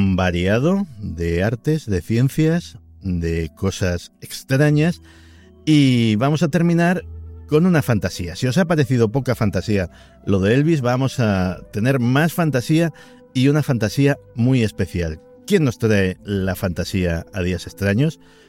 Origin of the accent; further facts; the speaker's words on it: Madrid, Community of Madrid, Spain; nada porque es mi ciudad y igual que los madrileños decimos, al parecer equivocadamente, que no tenemos acento, pues para mí, claro, es el público de Madrid es lo normal, es la gente con la que convivo.